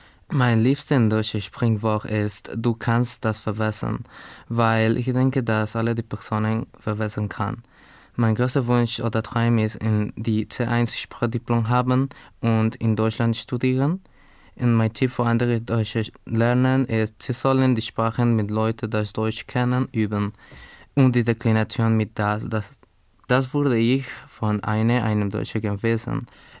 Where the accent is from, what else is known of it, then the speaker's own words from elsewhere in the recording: Bolivia; German is a second language; Ich komme aus Bolivien. Ich bin 2000 geboren.